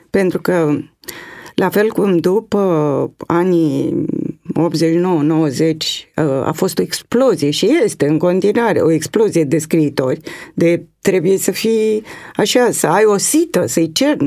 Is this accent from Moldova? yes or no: no; Romania; să am o carte corectă din punct de vedere literar și al limbii române. Pentru că suntem